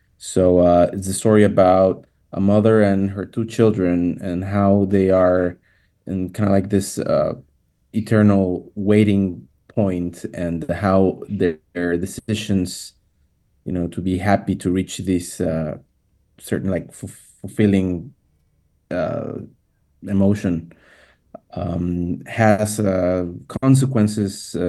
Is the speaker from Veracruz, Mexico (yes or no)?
no; Tijuana, Baja California, Mexico; also born or lived in Puebla; I was born in Puebla, Mexico, but since I was a kid, I moved a lot from town to town because of my father's work. And I ended up living in Tijuana at a very young age.